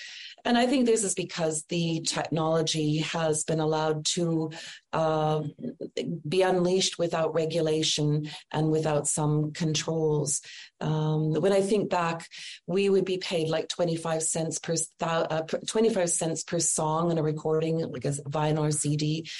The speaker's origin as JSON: {"language": "English", "region": "Manitoba", "country": "Canada", "tie": "born or raised there", "moved": "yes", "said": "I grew up in Manitoba and I stayed there until I moved to Ontario to work at the Stratford Shakespearean Theatre in 81. And that remains my constant home."}